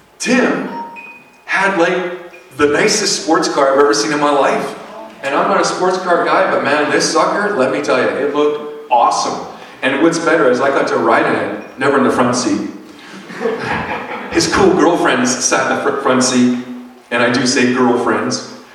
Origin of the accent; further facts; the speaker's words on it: Grand Prairie, Texas, United States; And so I grew up in Grand Prairie here, going to high school and going to grade school and all that stuff.